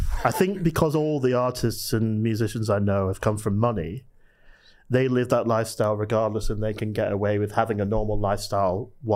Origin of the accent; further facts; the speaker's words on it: Manchester, North West England, United Kingdom; Well, I'm from Manchester and I went to boarding school in Manchester.